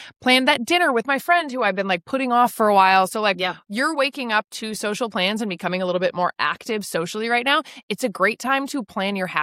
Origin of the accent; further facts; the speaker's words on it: Wisconsin, United States; You grew up in Chicago. I grew up in Wisconsin.